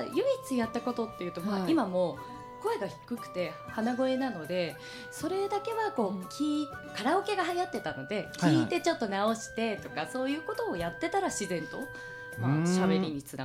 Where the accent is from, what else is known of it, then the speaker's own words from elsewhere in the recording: Kanagawa, Japan; 私地元が神奈川県なので